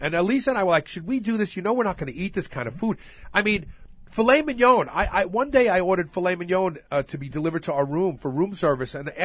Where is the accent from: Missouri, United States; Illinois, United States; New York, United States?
New York, United States; Brooklyn; born there; I go, no, I was born in Brooklyn.